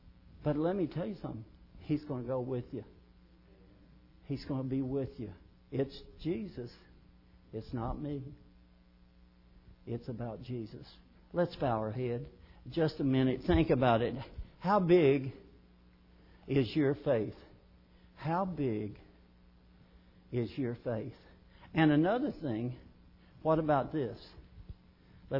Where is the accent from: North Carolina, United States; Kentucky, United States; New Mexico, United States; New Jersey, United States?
Kentucky, United States; Little Mud; I'll just tell you, I'm from Little Mud, Kentucky. Little Mud, Kentucky. Nobody knows where that is.